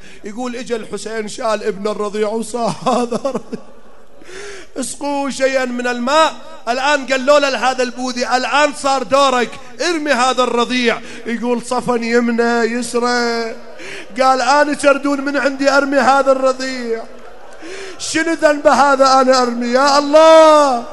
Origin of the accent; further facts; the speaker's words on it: Iraq; يسموها عندنا بالعراق الدائرة